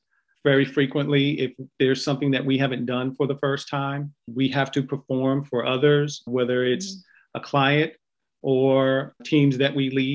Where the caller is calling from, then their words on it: Washington, District of Columbia, United States; Today, I am tuning in from Washington, D.C.